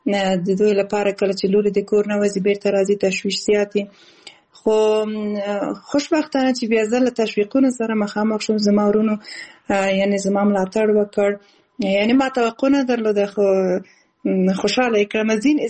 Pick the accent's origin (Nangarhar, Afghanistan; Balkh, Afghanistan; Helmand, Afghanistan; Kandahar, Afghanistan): Balkh, Afghanistan; born there